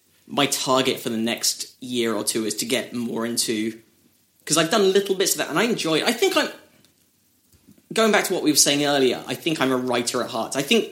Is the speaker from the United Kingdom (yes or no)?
yes; United Kingdom; when I gig in America, when I walk on stage as a Brit, they make assumptions about me.